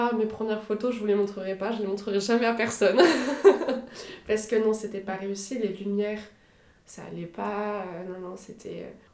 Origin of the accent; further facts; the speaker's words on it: Nouvelle-Aquitaine, France; also born or lived in Royan; Je suis très très attachée à la Charente-Maritime également. Je me suis considérée entre que Charentaise et Périgourdine, les deux en même temps.